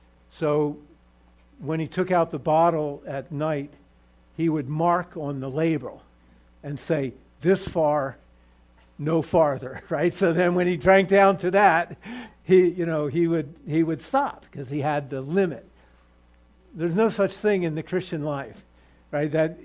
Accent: Northeast, United States; well, I'm from the Northeast, so Philadelphia is, we know Philadelphia, the city of brotherly love, by name only.

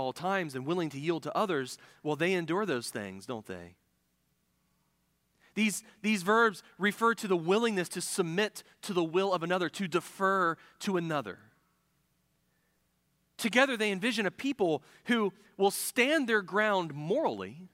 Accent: Ohio, United States; When I was a teenager, I grew up in Central Ohio

